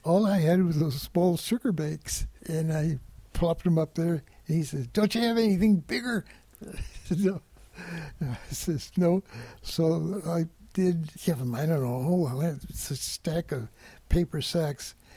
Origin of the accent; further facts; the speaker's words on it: Long Beach, California, United States; It was wonderful. I can remember living in Long Beach, going through junior high school, graduating from Woodrow Wilson High School.